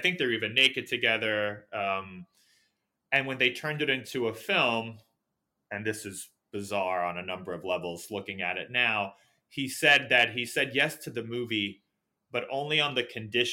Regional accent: New York City, New York, United States; one of the amazing things about growing up in New York City, and people always say to me, wow, that's so weird that you grew up in New York City.

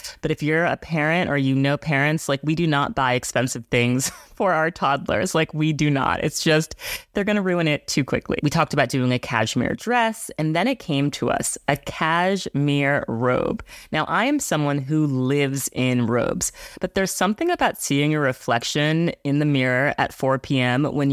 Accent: New York City, New York, United States; I just returned from a glorious week in New York City, my hometown.

